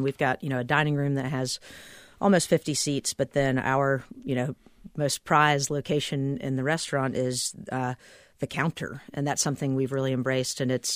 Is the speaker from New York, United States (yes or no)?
no; Kernersville, North Carolina, United States; also born or lived in Greensboro; Small town, you know, right in between Winston-Salem and Greensboro. I was born in Greensboro. We moved to Kernersville because my mother was a real estate agent.